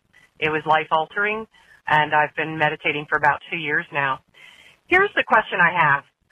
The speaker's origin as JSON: {"language": "English", "town": "Bear", "region": "Delaware", "country": "United States", "said": "I'm from Bear, Delaware."}